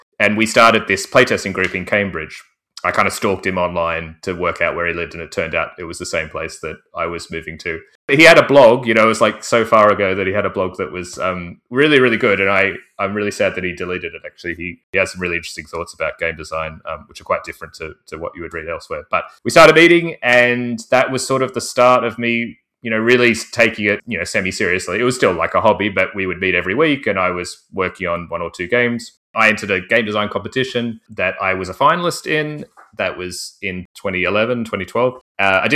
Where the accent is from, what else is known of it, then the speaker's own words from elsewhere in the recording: Australia; I'm very honored to be literally doubling the representation of my home country.